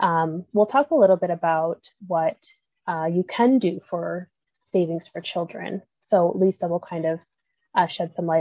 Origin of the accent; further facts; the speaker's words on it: United States; now in Canada; especially even in Canada where I live, and it's the same for the US, I grew up in the States, so I understand both systems